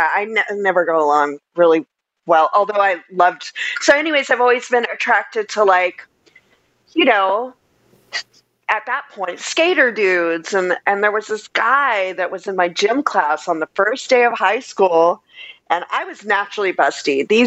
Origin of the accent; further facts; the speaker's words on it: Texas, United States; also born or lived in Savannah, Georgia; I had moved from an all Catholic girls school in Savannah, Georgia, back to my home state of Texas. And I'll tell you why I don't have the accent, by the way.